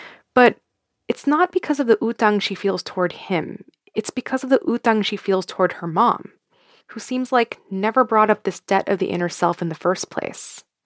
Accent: Philippines; keeps my Filipino traditions alive. If I didn't have relationships with them, would I be, quote unquote, as Filipino as I am today?

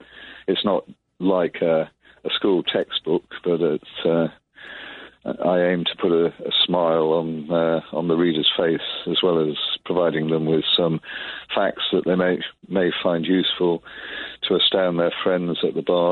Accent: England, United Kingdom; being an Englishman

